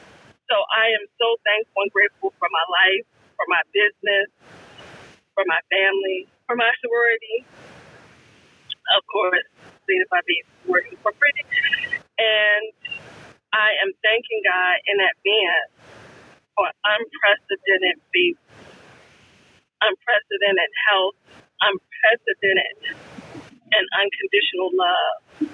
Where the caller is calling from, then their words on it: New Jersey, United States; Hi, I am calling from New Jersey